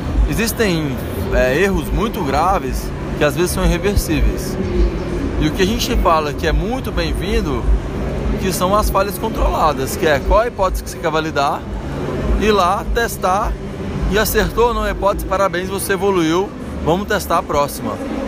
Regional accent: Minas Gerais, Brazil; Eu vim do planeta de Minas Gerais.

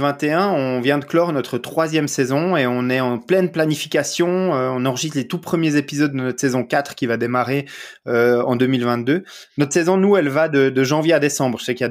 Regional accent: Vaud, Switzerland; accent: Vaud; parce que j'ai un petit accent du terroir, du gros de veau en Suisse

